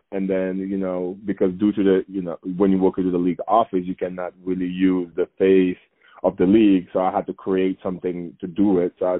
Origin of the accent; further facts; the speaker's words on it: Dakar, Senegal; English is a second language; now in United States; happens around Dakar. So I'm like, why don't I create a camp for, like, you know, the local youth of my hometown? Because growing up, I was one of the few that made it out